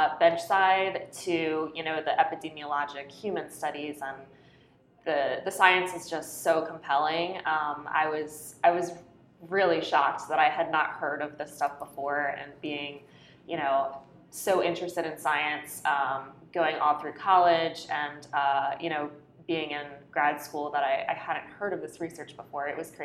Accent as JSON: {"language": "English", "region": "Maryland", "country": "United States", "tie": "born or raised there", "said": "So I grew up in Maryland, lived with my parents and my brothers. And we were very much raised a meat and potatoes family."}